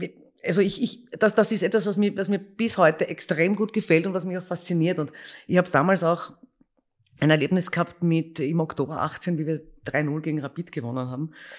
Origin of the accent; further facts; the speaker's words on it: Vienna, Austria; Ich bin Wienerin.